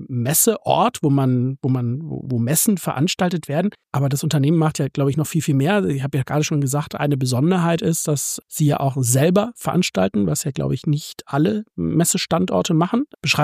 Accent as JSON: {"language": "German", "region": "Hamburg", "country": "Germany", "tie": "born or raised there", "said": "ich habe im Jahr 2000 Zivildienst gemacht und ich bin in Hamburg zur Schule gegangen und mein Zivi habe ich in Stuttgart gemacht. So einmal 700 Kilometer weit weg."}